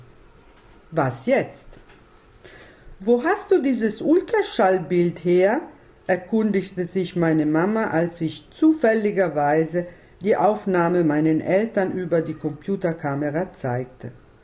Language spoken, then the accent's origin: German; Italy; German is a second language; moved away as an adult; now in Freiburg, Germany; Als Italienerin, die seit fast 7 Jahren in Freiburg wohnt und arbeitet